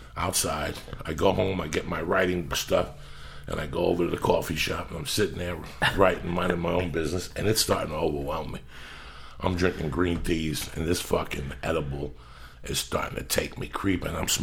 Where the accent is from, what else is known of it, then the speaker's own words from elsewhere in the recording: New Jersey, United States; We just talk about different movies and different things that I grew up with in Jersey.